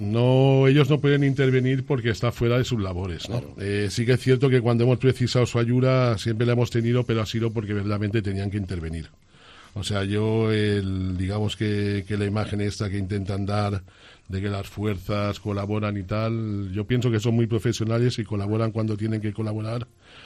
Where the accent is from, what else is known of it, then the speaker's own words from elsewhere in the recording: Catalonia, Spain; La verdad, si lo miramos como buen catalán que soy, la pela es la pela.